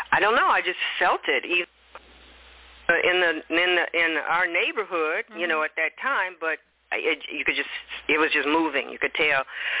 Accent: Coffeyville, Kansas, United States; I originated in Kansas, a little town called Coffeyville, Kansas.

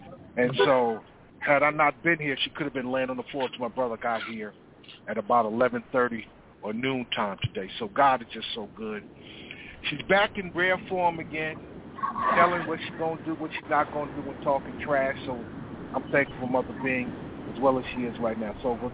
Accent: New Jersey, United States; Yes, I am from New Jersey. I had to make an emergency visit down here to Virginia.

